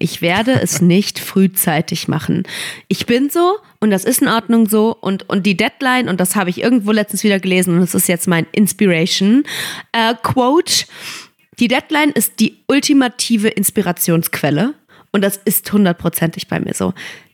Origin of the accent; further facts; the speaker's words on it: Rhineland, Germany; ob ich als Rheinländerin nehme die Zeit für dich